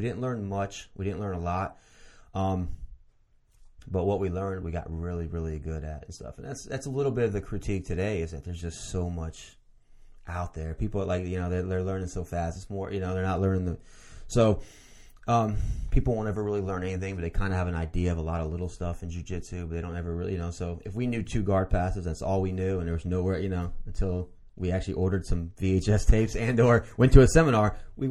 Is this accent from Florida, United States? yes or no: no; San Antonio, Texas, United States; born there; Well, I was born in San Antonio, Texas. Time my family was living in Chicago